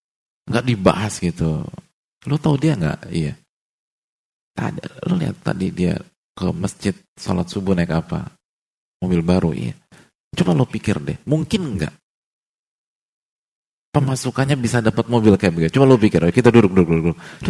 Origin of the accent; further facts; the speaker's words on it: BSD, Banten, Indonesia; Ya karena saya orang BSD, Pak Ustadz gitu.